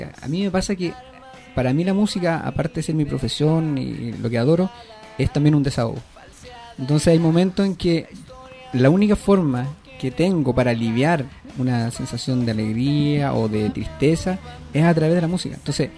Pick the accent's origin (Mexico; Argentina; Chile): Chile; A nosotros a veces como chilenos nos cuesta un poco.